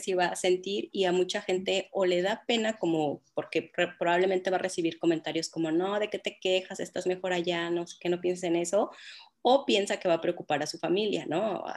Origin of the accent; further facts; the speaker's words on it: Mexico; now in Canada; yo estoy ahora en Canadá, ¿no? Hace como 6 meses, igual que salí de México, también soy mexicana, ¿no?